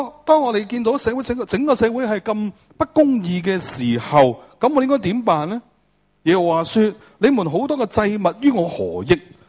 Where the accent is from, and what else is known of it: Hong Kong